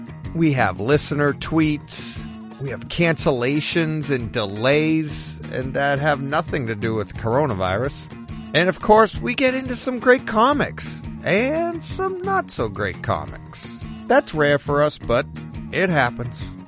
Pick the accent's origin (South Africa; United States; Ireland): Ireland; And you know, I'm Irish, so I like to joke in a tough situation.